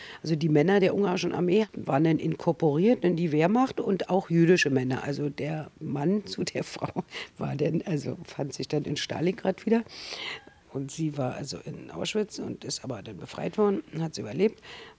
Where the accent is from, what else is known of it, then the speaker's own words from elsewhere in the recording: Germany; now in France; Und unter den Juden ist man sozusagen als jemand, der aus Deutschland kommt, dann irgendwie auch sehr exotisch.